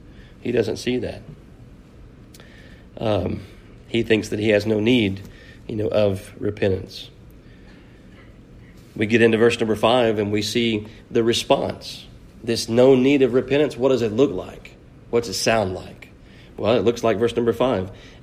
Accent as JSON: {"language": "English", "country": "United States", "tie": "born there", "said": "because my parents, you know, were Christians and because I was born in America and in God we trust is on all of our everything"}